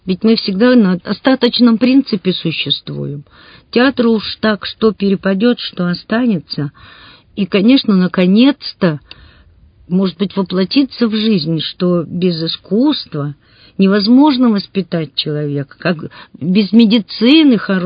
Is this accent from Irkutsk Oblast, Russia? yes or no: yes; Irkutsk, Irkutsk Oblast, Russia; ведь я иркутянка, и я представляю Иркутск.